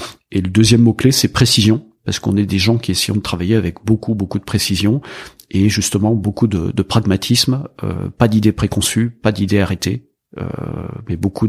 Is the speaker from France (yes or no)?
yes; L'Étang-Vergy, Bourgogne-Franche-Comté, France; Je suis originaire des Hautes-Côtes. Mon village d'origine, l'Étang Vergy, qui se trouve à 8 km de Nuit-Saint-Georges, se trouve au cœur des Hautes-Côtes. Et moi, j'ai été élevé dans cette région.